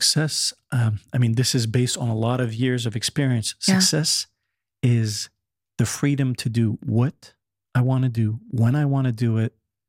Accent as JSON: {"language": "English", "country": "France", "tie": "born or raised there", "also_born_or_lived": "United States", "said": "I grew up in France. I lived in the States. So Paris is home for me."}